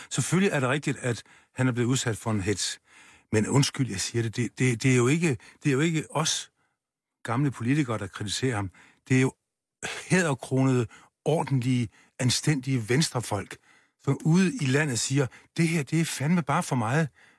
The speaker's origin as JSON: {"language": "Danish", "region": "Region of Southern Denmark", "country": "Denmark", "said": "hederlige venstrefolk fra Fyn, hvor jeg kommer fra"}